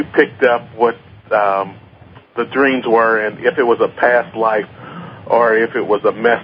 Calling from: Indianapolis, Indiana, United States; And I'm from Indianapolis, and I was calling.

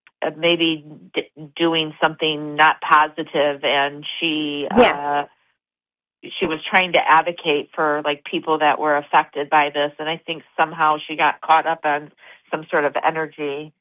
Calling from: Santa Rosa, California, United States; I'm calling from Santa Rosa, California, Sonoma County, Northern California.

